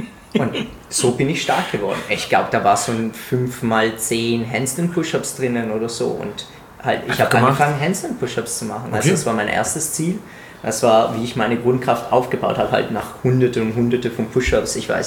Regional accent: Italy; eben als Italiener, Calisthenics ist in Italien, hat viel früher angefangen als hier.

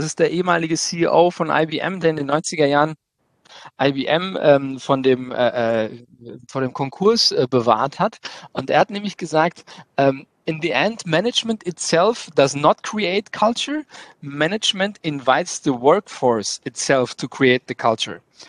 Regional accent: Castrop-Rauxel, North Rhine-Westphalia, Germany; Ich komme aus Castrop-Rauxel

